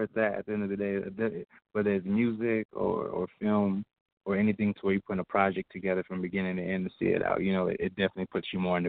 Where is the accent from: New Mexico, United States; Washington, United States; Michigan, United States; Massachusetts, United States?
New Mexico, United States; Albuquerque; from Albuquerque, New Mexico.